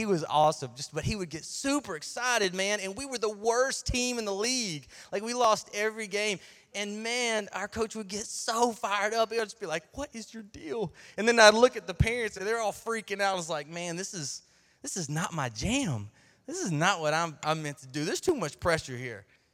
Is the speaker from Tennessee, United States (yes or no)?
yes; Shelbyville, Tennessee, United States; born there; I was born in Shelbyville, Tennessee, and out in the country. Does anybody know where Shelbyville, Tennessee is?